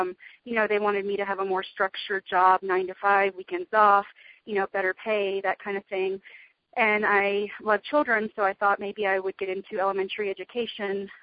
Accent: the South, United States; I grew up in the South, and my dad's family's Southern, and my mom's family's Italian

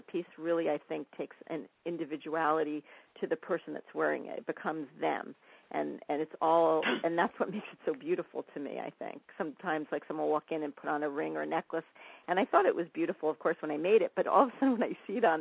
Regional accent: New York City, New York, United States; Well, I think because I grew up in New York City, which is sort of like the melting pot of the world

